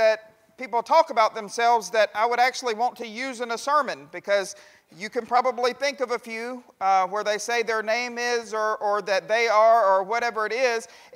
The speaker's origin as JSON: {"language": "English", "town": "Monroeville", "region": "Alabama", "country": "United States", "said": "I'm from Monroeville. Where's that? And I said, well, finally I settled on, it's about halfway between Montgomery and Mobile."}